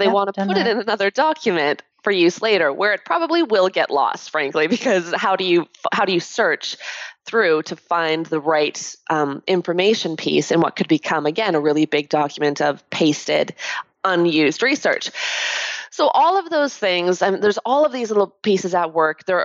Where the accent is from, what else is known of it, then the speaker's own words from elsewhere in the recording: Canada; I'm Canadian too, so it's even worse.